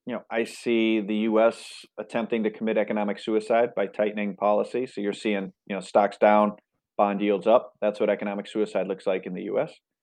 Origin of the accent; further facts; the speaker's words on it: United States; I'm an American, I hold dollars.